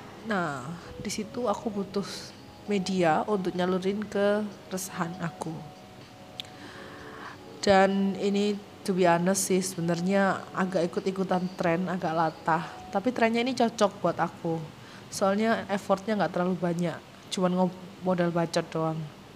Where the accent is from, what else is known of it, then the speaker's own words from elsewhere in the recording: Surabaya, East Java, Indonesia; also born or lived in Jakarta; aku baru pindah ke Surabaya Januari. Tapi aku tuh asli Surabaya sebenarnya. Kemarin sempat aja kuliah pasca sarjana sama kerja beberapa tahun di Jakarta.